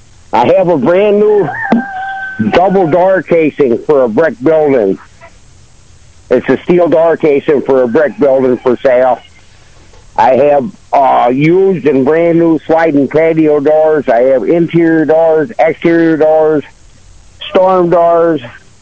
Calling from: Ashford, New York, United States; Good morning, calling from Ashford, New York.

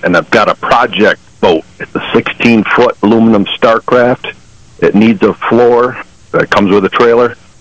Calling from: Mount Morris, New York, United States; Mount Morris, Jim.

